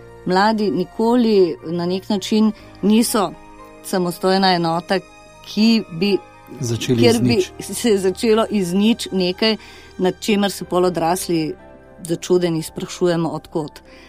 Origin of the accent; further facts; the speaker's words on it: Maribor, Drava, Slovenia; rodila sem se v Mariboru, v Mariboru imam še zmeraj očeta in se vračam tja, zmeraj znova, rada na ulice mojega otroštva.